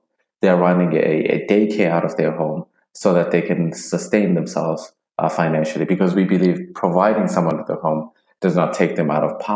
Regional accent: Durban, KwaZulu-Natal, South Africa; I am from Durban, South Africa.

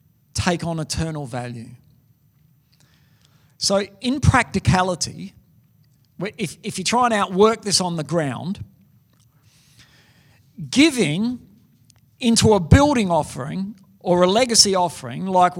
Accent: Western Australia, Australia; also born or lived in New South Wales; we moved back from New South Wales, we're West Australians, to start a church.

